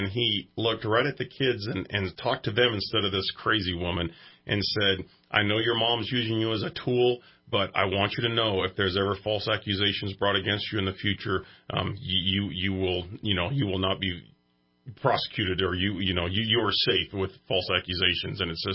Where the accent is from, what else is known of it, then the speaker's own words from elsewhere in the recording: United States; It's because I'm an American and Trump's an American.